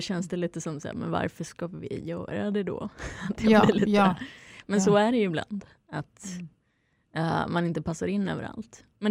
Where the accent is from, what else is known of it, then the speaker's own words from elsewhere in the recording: Luleå, Norrbotten County, Sweden; jag växte upp i Luleå med vanlig kärnfamilj som var väldigt normal och trevlig och fin.